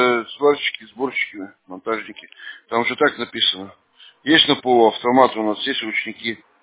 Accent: Urals, Russia; Да, конечно, мы все с Урала, россияне.

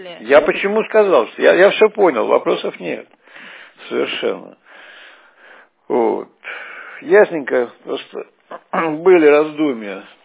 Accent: Armenia; Я же хитрый армянин.

